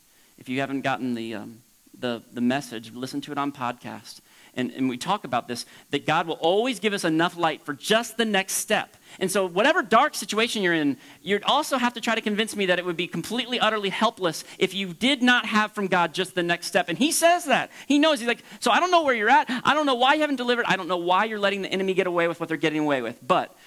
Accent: Florida, United States; I grew up in Florida, and when hurricanes would come, it was especially fun to go to the beach because the waves were huge and dangerous.

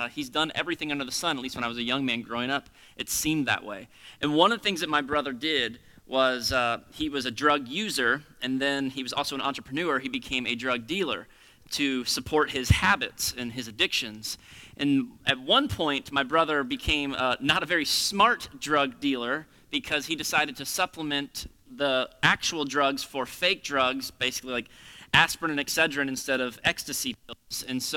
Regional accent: Florida, United States; I grew up in South Florida, and I have an older brother who's 3 years older than me.

